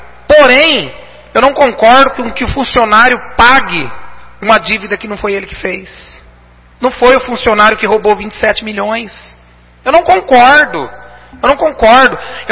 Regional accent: Garça, São Paulo, Brazil; born there; Nasci em Garça, espero morrer em Garça.

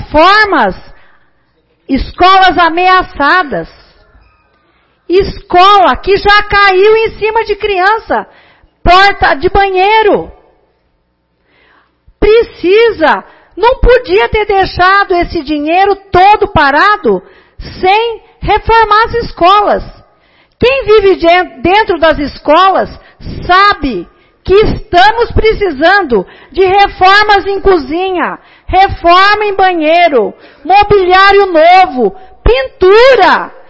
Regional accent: São Paulo, Brazil; Nós somos do interior de São Paulo. Nós não moramos na capital.

